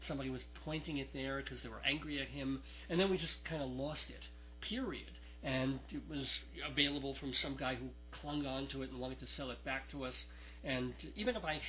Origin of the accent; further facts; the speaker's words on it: New York, United States; now in Colorado, United States; in the summer we moved from New York to Northern Colorado, and I had lived in New York or around it all my life.